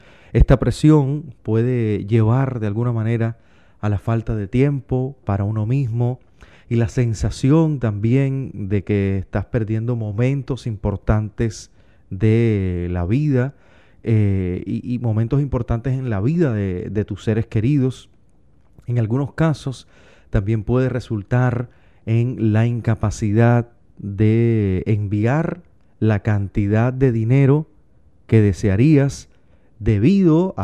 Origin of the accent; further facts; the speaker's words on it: Cuba; now in New York, United States; incluyendo el nuestro, el mío, Cuba. Como migrante cubano que soy, aquí en la ciudad de Nueva York